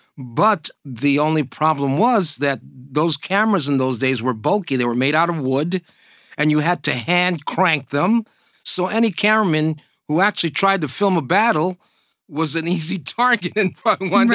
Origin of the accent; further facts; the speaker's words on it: New York City, New York, United States; When I was a kid growing up in New York, I used to go to all the movies all the time